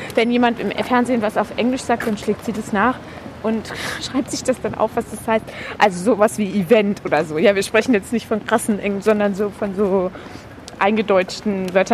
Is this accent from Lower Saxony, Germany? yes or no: yes; Braunschweig, Lower Saxony, Germany; dass ich in Braunschweig war mit Kasimir in meiner Heimatstadt.